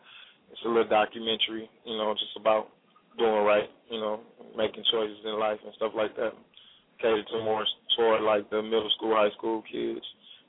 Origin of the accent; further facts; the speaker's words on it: St. Louis, Missouri, United States; I'm from St. Louis. I live in St. Louis. But, I represent St. Louis to the fullest